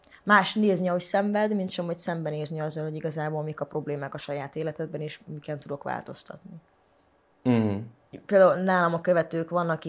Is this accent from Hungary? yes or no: no; Transylvania, Romania; Én erdélyi vagyok. Én valahogy, én nem tudom magyarnak nevezni magam, de román sem vagyok. Tehát a szüleim azok magyar, tehát magyarnak neveltek, magyarul beszélgetünk. Van rokonom, aki viszont román